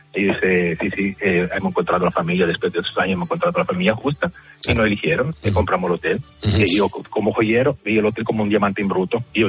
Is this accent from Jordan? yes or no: no; Italy; moved away as an adult; now in Canary Islands, Spain; Yo soy joyero, vengo de Italia, soy joyero. Uh-huh. Vengo de Canarias